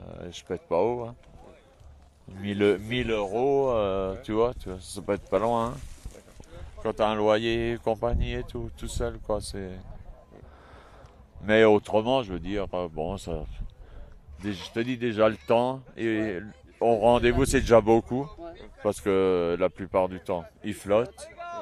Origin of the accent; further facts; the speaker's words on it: Strasbourg, Grand Est, France; Strasbourg.